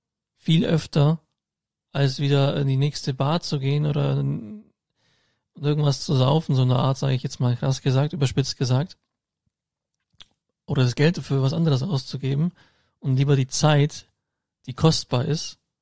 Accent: Augsburg, Bavaria, Germany; zum Beispiel in der Augsburger Innenstadt, in meiner Heimatstadt

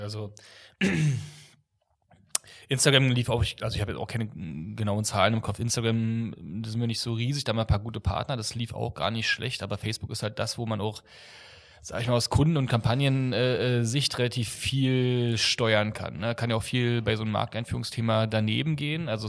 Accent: East Germany, Germany; wir kommen auch aus dem Osten.

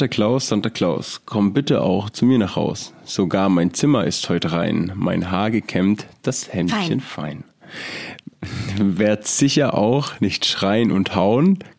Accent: Bavaria, Germany; ich komme aus Bayern

